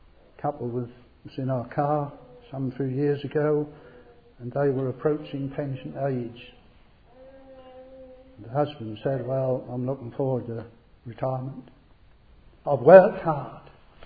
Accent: East of England, United Kingdom; little village, in the beautiful countryside of Suffolk. I am a Suffolker, born and bred in Suffolk.

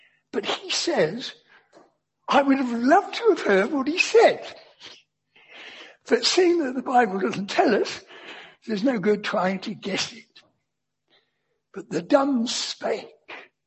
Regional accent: London, United Kingdom; I'm a Londoner.

